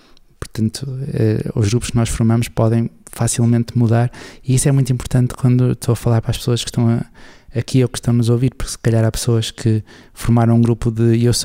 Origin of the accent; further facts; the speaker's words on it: Portugal; nós somos do Porto e os outros são do Benfica, mas depois para a semana isto já muda tudo e somos todos portugueses